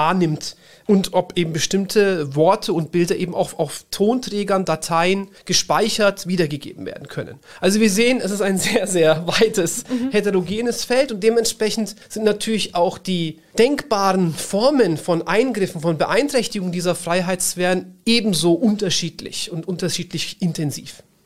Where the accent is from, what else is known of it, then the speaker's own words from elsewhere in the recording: Nuremberg, Bavaria, Germany; born there; Ich bin in Nürnberg geboren